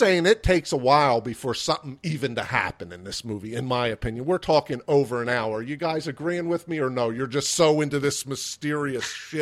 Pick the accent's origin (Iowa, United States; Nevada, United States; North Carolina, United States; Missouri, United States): Nevada, United States; He's from Colorado, I am from Nevada, heavily Democratic state.